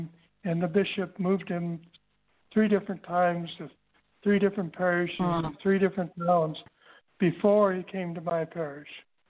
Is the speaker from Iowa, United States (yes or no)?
yes; Sioux City, Iowa, United States; Well, I grew up in Sioux City, Iowa. I was one of 12 children. It was an Irish Catholic neighborhood